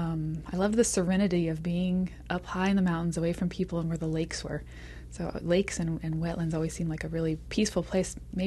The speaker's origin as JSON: {"language": "English", "region": "Nevada", "country": "United States", "tie": "born or raised there", "also_born_or_lived": "Oregon", "said": "A lot of my childhood was in Oregon and then in Nevada. So I grew up hiking in the Sierra Nevada mountains"}